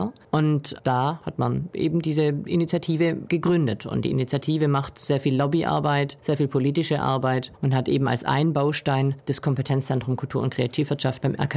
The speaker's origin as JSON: {"language": "German", "region": "Baden-Württemberg", "country": "Germany", "lives_now": "Berlin, Germany", "said": "Nein, ich bin ursprünglich eine waschechte Schwäbin."}